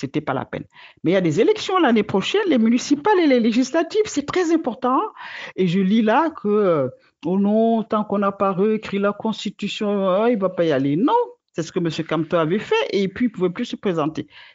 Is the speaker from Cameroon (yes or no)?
yes; Cameroon; Encore que moi, je suis ici, mais moi, je suis un enfant du pays depuis.